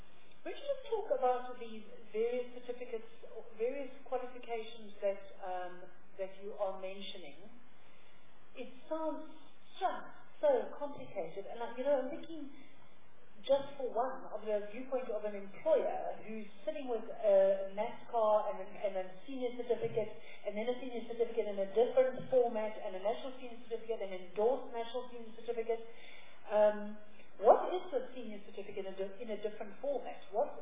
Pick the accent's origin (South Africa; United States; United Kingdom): South Africa; Eastern Cape; I'm from the Eastern Cape